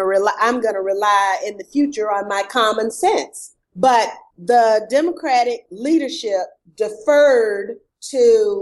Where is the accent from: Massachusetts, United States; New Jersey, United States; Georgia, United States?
Georgia, United States; to get my home state of Georgia, exempted from the provisions